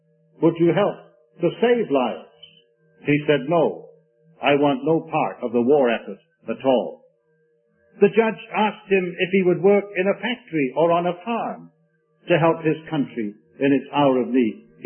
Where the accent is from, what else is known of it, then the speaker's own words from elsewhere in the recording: Wales, United Kingdom; When I was a young boy, I was growing up in South Wales in Britain. It was during the Second World War.